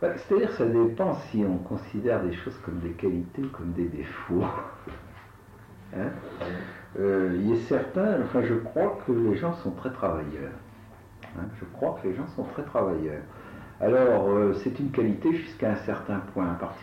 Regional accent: Centre-Val de Loire, France; born there; mon père était de la Sarthe et ma mère du Berry. Hein, donc, je suis né dans le Val-de-Loire, mais enfin, sans être... d'origine de la région

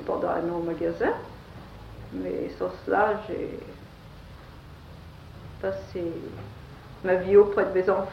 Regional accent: Orléans, Centre-Val de Loire, France; Je suis née à Orléans. Et j'ai toujours vécu

